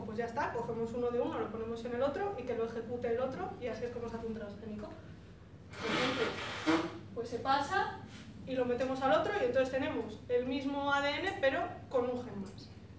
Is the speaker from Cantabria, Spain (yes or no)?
yes; Cantabria, Spain; vengo de Cantabria